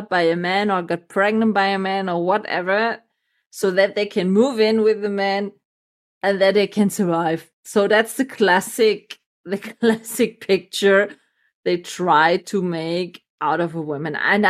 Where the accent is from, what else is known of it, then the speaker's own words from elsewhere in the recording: Germany; English is a second language; We have also great castles here in Germany. I have a really shiky, Mickey great castle here directly in my hometown.